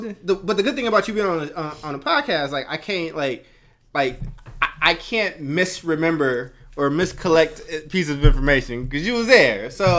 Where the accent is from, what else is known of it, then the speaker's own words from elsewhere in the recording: Oakland, California, United States; We growing up in North Oakland was a real interesting, real interesting experience for us.